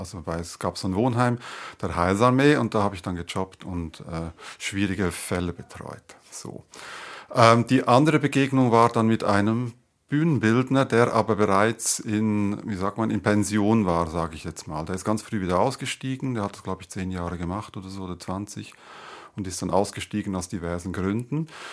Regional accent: Switzerland; Ich bin in der Schweiz aufgewachsen, zur Schule gegangen.

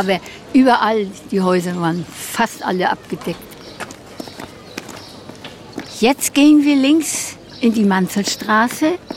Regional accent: Bützow, Mecklenburg-Vorpommern, Germany; born there; Ich bin gebürtige Bützowerin.

